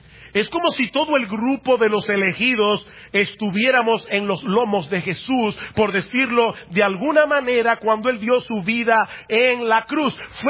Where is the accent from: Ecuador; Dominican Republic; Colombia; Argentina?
Dominican Republic; yo estaba en los lomos de mis abuelos cuando ellos decidieron venir a República Dominicana y por causa de esa decisión yo soy dominicano.